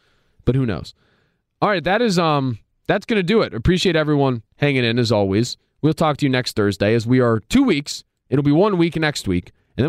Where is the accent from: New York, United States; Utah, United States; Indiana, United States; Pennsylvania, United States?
Pennsylvania, United States; Philadelphia; These new Phillies things, based on the city flag, which I'm from the city. I'm from Philadelphia.